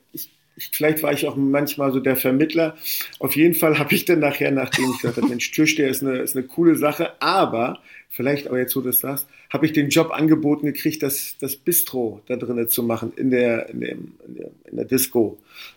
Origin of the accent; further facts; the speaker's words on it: Usedom, Mecklenburg-Vorpommern, Germany; Also ich bin original aufgewachsen auf Usedom. Mein Vater war Fischer in der dritten Generation. Und so richtig, wie man sich das vorstellt, Fischer. Also DDR-Kind, also war ich dann.